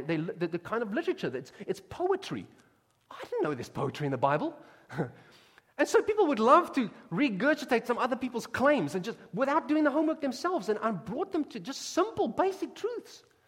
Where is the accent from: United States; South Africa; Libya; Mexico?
South Africa; As a South African, I've had to help some people